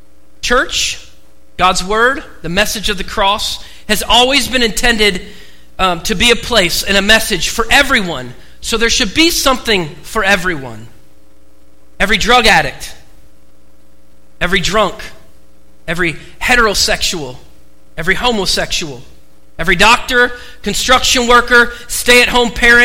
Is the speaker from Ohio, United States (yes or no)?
no; Oregon, United States; I grew up in Oregon, born and raised.